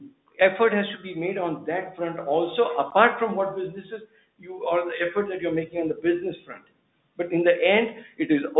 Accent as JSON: {"language": "English", "country": "Singapore", "said": "I come from Singapore, and I have been an investor"}